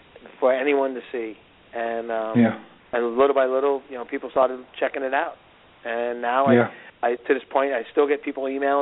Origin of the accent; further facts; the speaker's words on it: New York City, New York, United States; I grew up in Brooklyn and spent summers in Breezy Point, Queens